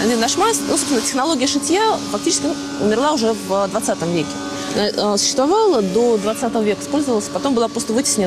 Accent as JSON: {"language": "Russian", "region": "Moscow", "country": "Russia", "said": "потому что я москвичка, мне очень в городе не хватает этого простора."}